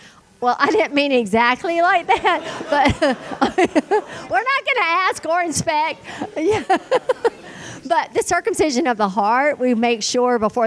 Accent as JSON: {"language": "English", "region": "the South", "country": "United States", "said": "Now, we are from the South, and we're all about hospitality"}